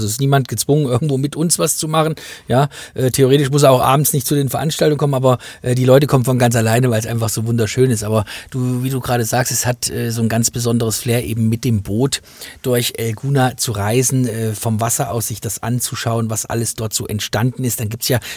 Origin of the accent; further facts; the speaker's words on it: East Germany, Germany; für die Hörer aus den neuen Bundesländern, das ehemalige Duo, bei uns in der DDR gab es sowas, ja.